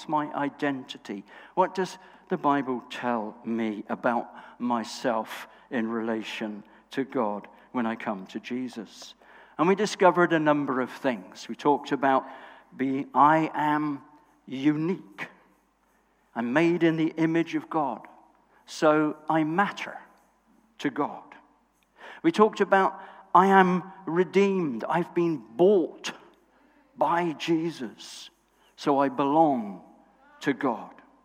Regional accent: Sunderland, North East England, United Kingdom; I said, "I come from Sunderland."

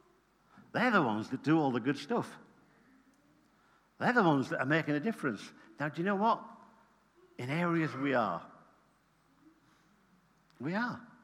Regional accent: England, United Kingdom; We said, we're from England.

